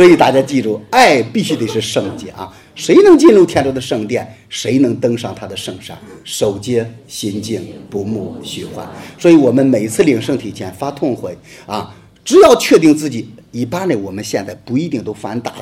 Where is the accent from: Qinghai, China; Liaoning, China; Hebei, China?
Hebei, China; accent: Hebei; 跳哭是我们河北话